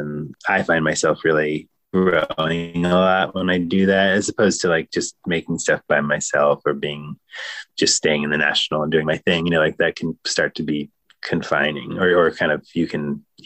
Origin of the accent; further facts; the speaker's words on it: Ohio, United States; I'm obviously from Ohio, which is more, it feels like more East Coast in a way or something